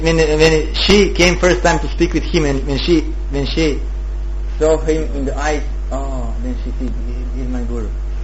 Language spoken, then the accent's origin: English; Croatia; English is a second language; he came back to Croatia. I'm from Croatia.